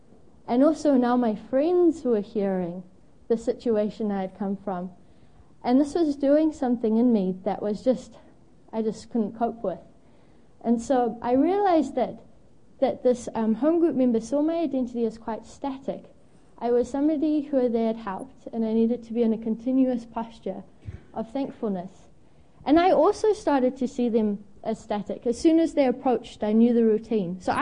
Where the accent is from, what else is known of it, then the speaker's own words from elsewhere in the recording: Zimbabwe; now in New Zealand; So I have a weird accent. I'm from Zimbabwe, but Zimbabweans don't actually pick it, which is weird.